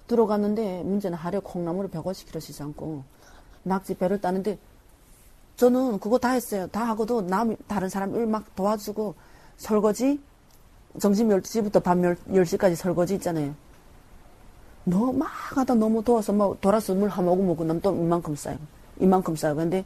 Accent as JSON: {"language": "Korean", "country": "North Korea", "said": "저는 북한에서 왔어요."}